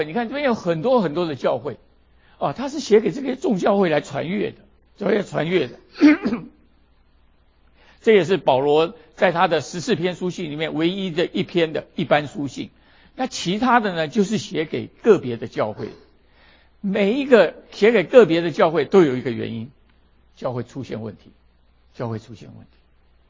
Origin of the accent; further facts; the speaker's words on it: China; 跟我们中国人非常的像，非常的像